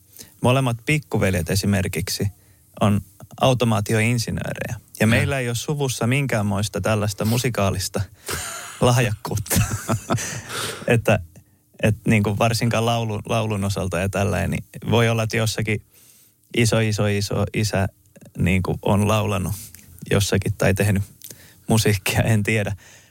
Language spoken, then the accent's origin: Finnish; Isojoki, South Ostrobothnia, Finland; Ja sitten mä muistan, kun mä oon Isojoelta kotosi, niin siellä oli ne kaverit sitten, jolla oli auto, ne oli vanhempia.